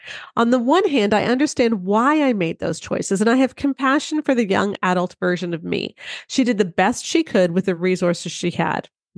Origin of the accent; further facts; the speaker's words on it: Belleville, Ontario, Canada; on March 23rd in Belleville, Ontario, in my hometown, we are going to have a big post-COVID party.